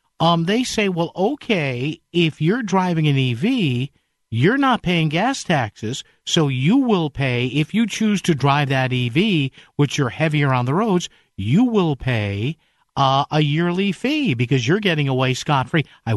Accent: New Haven, Connecticut, United States; Quite the story still unfolding in my hometown of New Haven.

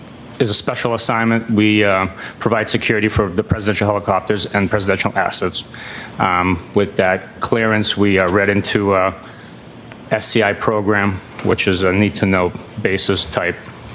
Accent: Boston, Massachusetts, United States; also born or lived in Lviv, Ukraine; I was 9 years old when my family moved to the Boston area.

